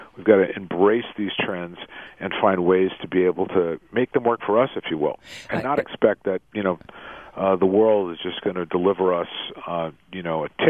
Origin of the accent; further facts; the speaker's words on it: East Coast, United States; I've got an idea about creating a pair of sneakers that shows I'm from the East Coast